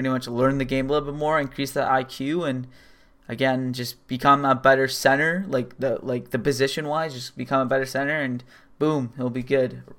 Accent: Toronto, Ontario, Canada; I'm from Toronto, so for me, I grew up with the ACC.

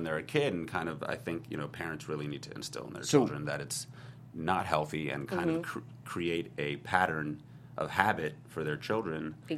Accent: New York, United States; now in Los Angeles, United States; I'm a New Yorker, so I've been prone to walking.

